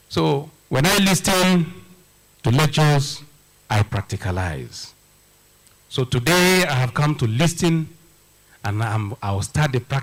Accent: Zaria, Kaduna State, Nigeria; in those days when we were growing up in Zaria, we go there to spy, to search, to look for

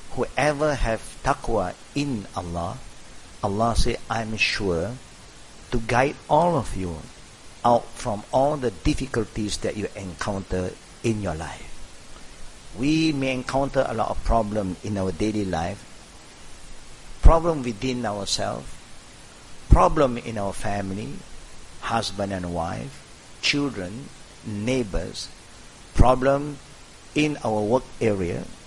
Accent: Malaysia; We seem to look very Malaysian. Of course, we are all Malaysian anyhow.

